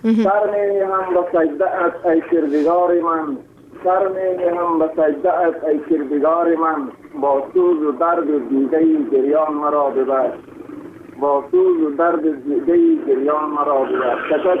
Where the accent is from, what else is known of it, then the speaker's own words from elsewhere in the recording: Baghlan, Afghanistan; خودم از بغلان هستم، وظیفه این در پکتیکا هست.